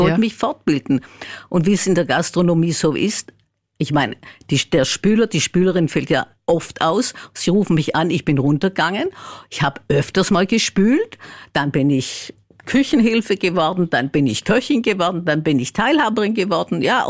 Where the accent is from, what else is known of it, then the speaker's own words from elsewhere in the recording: Baden-Württemberg, Germany; now in Vienna, Austria; Ich komme aus Baden-Württemberg, ja. Aber ich wohne seit 36 Jahren in Meidling in Wien.